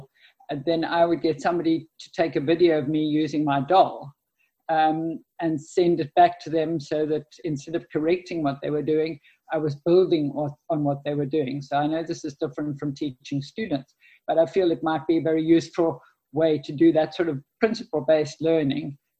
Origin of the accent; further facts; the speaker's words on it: Cape Town, Western Cape, South Africa; I'm a physio from Cape Town, South Africa